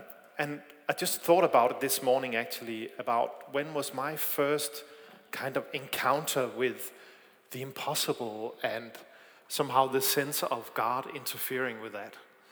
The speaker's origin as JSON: {"language": "English", "country": "Denmark", "accent": "Danish", "second_language": "English", "said": "It's not just the sound system, it's also my accent. I am from Denmark, I'm sorry about that."}